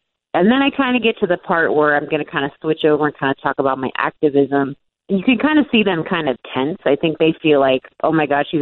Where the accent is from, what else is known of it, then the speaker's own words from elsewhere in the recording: Oregon, United States; also born or lived in Alaska; I was born in Alaska, but then I came to Oregon as a small child, and I've mainly lived in Alaska and Oregon my entire life.